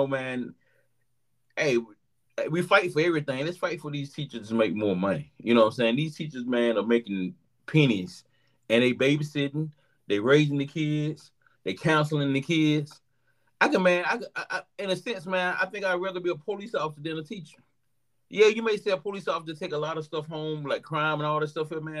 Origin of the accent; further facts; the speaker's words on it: Valdosta, Georgia, United States; And it was 2 hours from my hometown. You know what I'm saying? Valdosta, Georgia, Lowndes County. It's Valdosta ain't too far from Tallahassee.